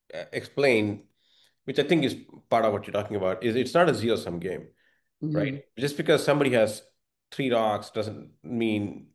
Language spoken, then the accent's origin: English; India; I'm from India.